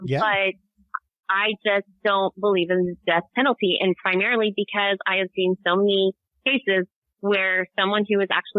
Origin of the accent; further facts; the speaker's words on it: Texas, United States; And I was born and raised in Texas.